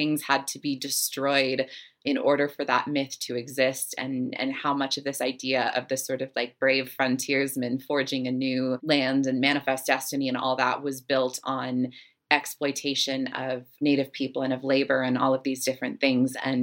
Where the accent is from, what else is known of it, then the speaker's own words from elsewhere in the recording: Salt Lake City, Utah, United States; And I grew up in Salt Lake City, Utah, so you can extrapolate what you want from that.